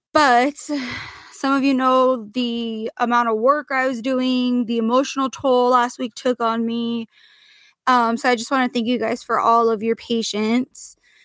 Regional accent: Portland, United States; I just saw a little girl in my hometown of Portland was asleep in her car

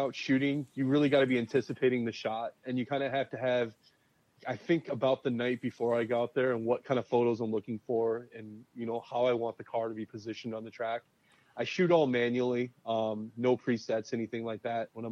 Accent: Maquoketa, Iowa, United States; also born or lived in Dubuque; I'm originally from Maquoketa, Iowa. I moved away for a little bit. I've lived in Chicago. I've been in San Antonio. And for the last, I want to say like 10 years, I lived in Dubuque.

